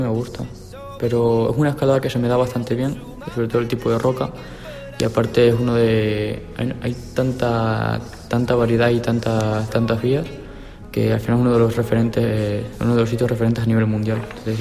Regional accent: Cáceres, Extremadura, Spain; soy de Cáceres, pero de un barrio que se llama La Mejostilla.

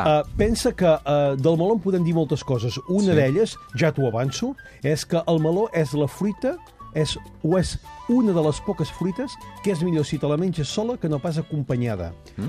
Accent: Girona, Catalonia, Spain; Home, soc de Girona, jo.

